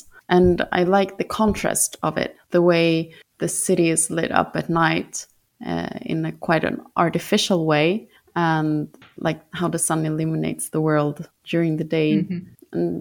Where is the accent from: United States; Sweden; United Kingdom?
Sweden; South Sweden; English is a second language; I'm from the south of Sweden. So quite far away.